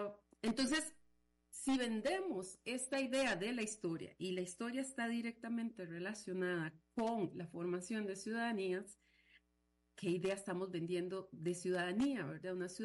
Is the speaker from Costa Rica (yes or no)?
yes; Costa Rica; Como ticos, el ser tico, ¿no?